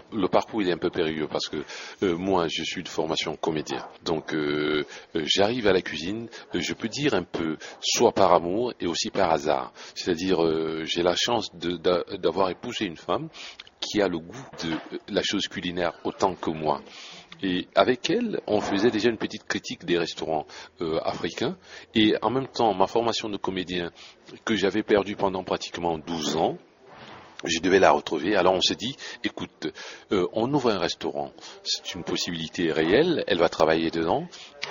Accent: Cameroon; Je suis un cuisinier d'origine camerounaise. J'ai passé mon enfance au Cameroun. Donc, toute la cuisine que j'ai fait au jour d'aujourd'hui vient de mon ethnie, qui est une ethnie étone des environs de Yaoundé, la capitale du Cameroun.

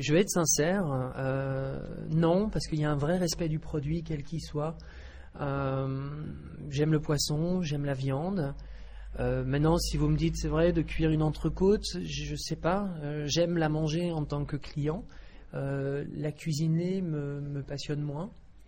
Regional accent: Belley, Auvergne-Rhône-Alpes, France; born there; Je suis né à Belley.

